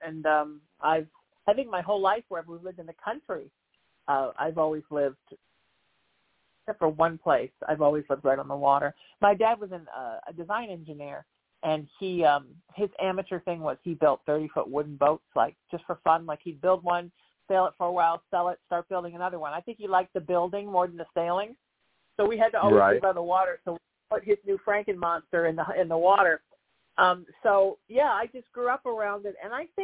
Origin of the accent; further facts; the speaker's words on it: Huntington Beach, California, United States; I grew up in Huntington, and I live there now. And right, Huntington, there's nothing between Catalina and where I am.